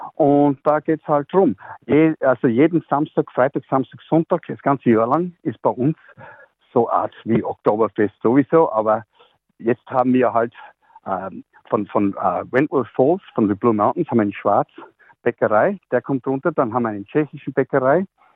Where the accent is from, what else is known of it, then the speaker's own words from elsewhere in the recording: Austria; now in Sydney, Australia; bei jeder Veranstaltung ziehe ich meine Lederhosen an. Ich bin ein stolzer Österreicher.